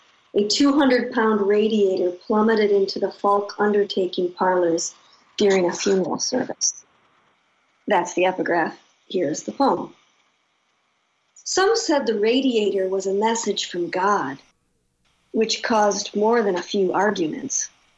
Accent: Michigan, United States; I grew up in Michigan, camping near the lakes, swimming in the lakes.

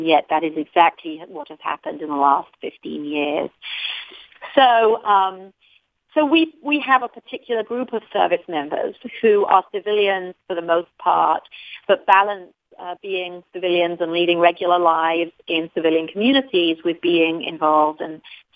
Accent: London, United Kingdom; now in United States; I am originally from across the pond, London, England, and I am practicing my Midwest accent, but apparently with not such great success.

